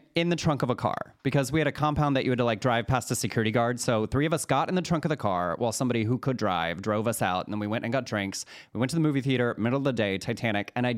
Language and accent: English; Waco, Texas, United States; I'm from Waco, Texas. There's a Dr. Pepper museum there. It's important to my culture.